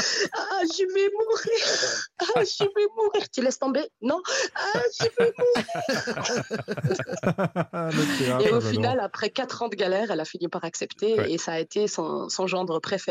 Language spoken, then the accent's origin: French; Tunisia; Et ce n'est pas parce que je suis tunisienne que je dis ça.